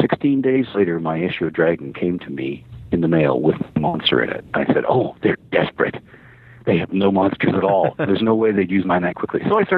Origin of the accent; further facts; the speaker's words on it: Canada; I'm Canadian